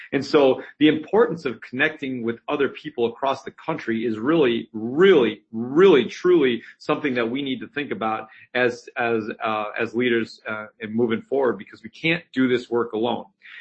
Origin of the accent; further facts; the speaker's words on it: Fall Creek, Wisconsin, United States; I am from Fall Creek, Wisconsin.